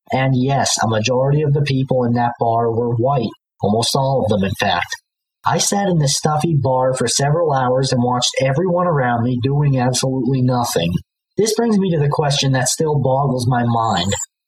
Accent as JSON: {"language": "English", "region": "Pennsylvania", "country": "United States", "said": "Greetings, comrades. … from Pennsylvania, and I'm doing this recording to tell you about the trip I made to the homeland in early January."}